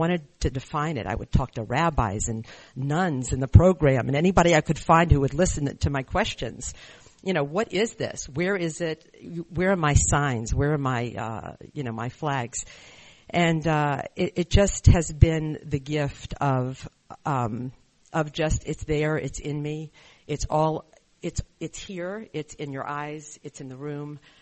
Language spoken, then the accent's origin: English; Virginia, United States; from Virginia.